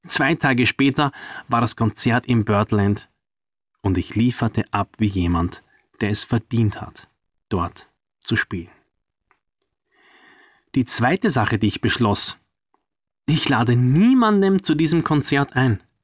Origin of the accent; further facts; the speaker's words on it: Vienna, Austria; Mehr Prestige für einen Club gab es damals in meinem Heimatort Wien nicht.